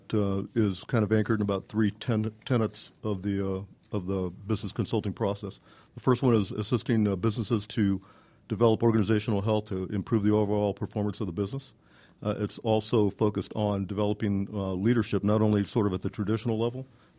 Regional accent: California, United States; moved away as an adult; now in Gwinnett County, United States; Okay, so I'm originally from California. Pretty much all my career in California was as a financial division controller guy. Had about 10 years of experience in California. Had an opportunity to move to Gwinnett County in 1991

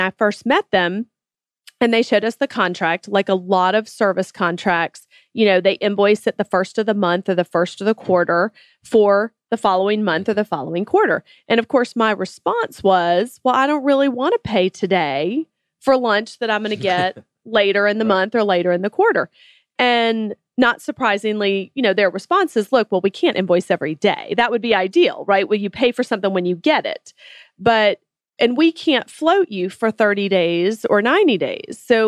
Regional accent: New York, United States; And I thought, well, that's great. Me too.

